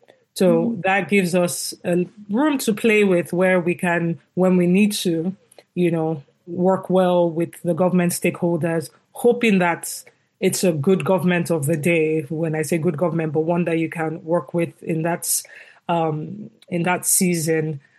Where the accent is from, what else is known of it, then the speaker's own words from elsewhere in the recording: Nigeria; I'm from Nigeria.